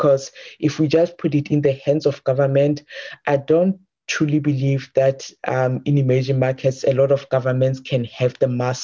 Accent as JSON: {"language": "English", "country": "South Africa", "said": "how difficult it is for any investor to invest on the in South Africa, my home country"}